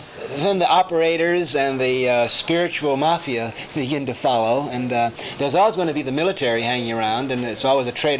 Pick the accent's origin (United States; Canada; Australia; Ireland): Ireland; as a person and as an Irish person, paid my dues.